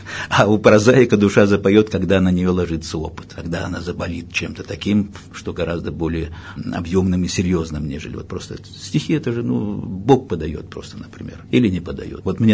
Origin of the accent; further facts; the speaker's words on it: Bashkortostan, Russia; born there; Родился я в 1948 году в Башкирской ССР. Туда был направлен по службе мой папа